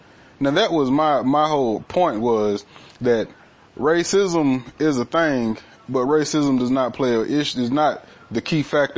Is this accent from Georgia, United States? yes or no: yes; Summerville, Georgia, United States; we're from Somerville, yeah, Chattooga County, Georgia.